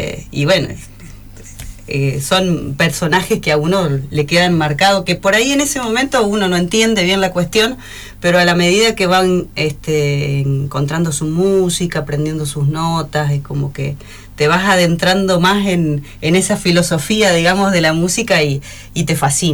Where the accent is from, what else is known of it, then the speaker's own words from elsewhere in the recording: Campana, Buenos Aires Province, Argentina; En la ciudad de Campana, de donde soy oriunda, en Buenos Aires.